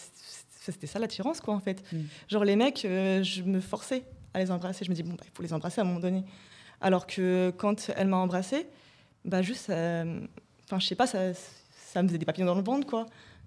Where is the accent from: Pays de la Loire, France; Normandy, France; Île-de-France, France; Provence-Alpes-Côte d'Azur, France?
Normandy, France; Rouen; moved away; parce que j'ai emménagé sur Paris. Et avant, je venais de Rouen.